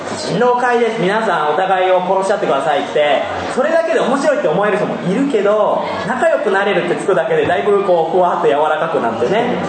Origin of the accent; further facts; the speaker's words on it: Tokushima, Japan; 私の田舎なんかは、まあ、徳島なんで